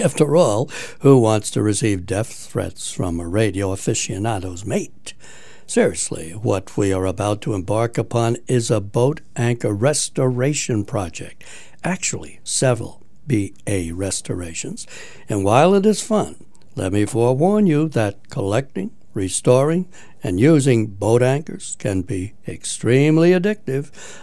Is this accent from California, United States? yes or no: no; Palos, Washington, United States; one of the local Elmers in my hometown of Palos, Washington.